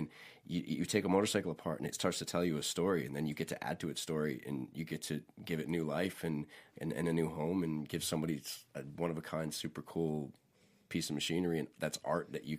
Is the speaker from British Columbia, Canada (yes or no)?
yes; Squamish, British Columbia, Canada; It's in Squamish, BC, my hometown, where I live.